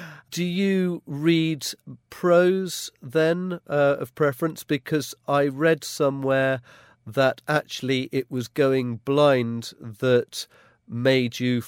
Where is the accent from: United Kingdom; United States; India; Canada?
United Kingdom; England; being an Englishman